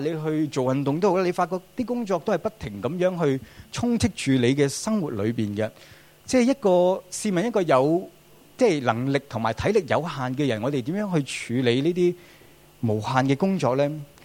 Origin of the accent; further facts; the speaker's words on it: Hong Kong; 我想都啱我们香港人。